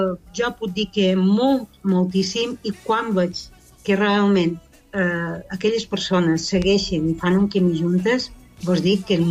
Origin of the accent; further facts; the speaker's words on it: Sineu, Balearic Islands, Spain; ara que em parlàvem, que ja som de Sineu, i s'altres de Palma